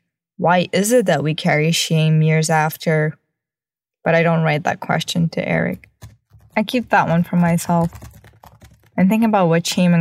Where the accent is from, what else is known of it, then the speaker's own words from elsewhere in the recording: Vermont, United States; and I'm from Vermont.